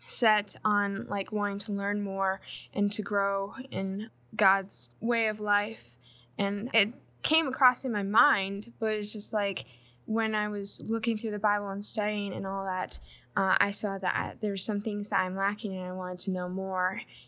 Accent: Grand Rapids, Michigan, United States; I'm from Michigan, Grand Rapids congregation I attend. And I grew up in the church. I am 20 years old

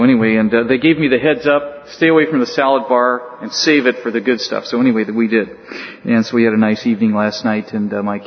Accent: Los Angeles, California, United States; now in Waverly, United States; So I grew up in Los Angeles, so it's not something I've not experienced before

